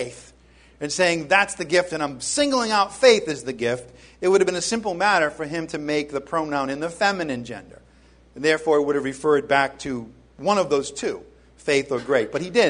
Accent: Rhode Island, United States; I'm from Rhode Island.

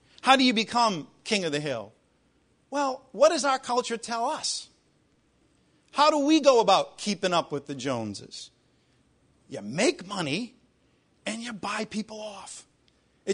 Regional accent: New England, United States; I come from New England.

